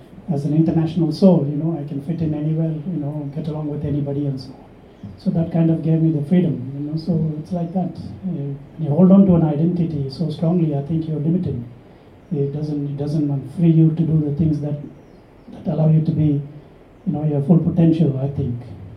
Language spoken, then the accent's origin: English; Pondicherry, Puducherry, India; now in Australia; I came back to India, but I found that none of that that I was holding on to existed in India anymore, in my hometown, Pondicherry.